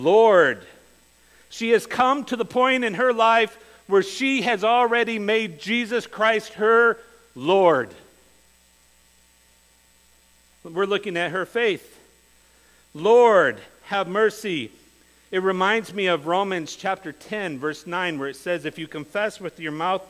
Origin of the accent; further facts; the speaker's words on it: United States; because we come from America and just a few dollars can save a life